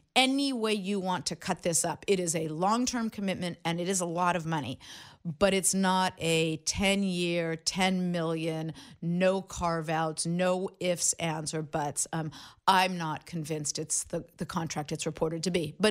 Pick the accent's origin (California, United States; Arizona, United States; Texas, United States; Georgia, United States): California, United States; Los Angeles; Now, I grew up in Los Angeles. Mm-hmm. And went to college in Cal.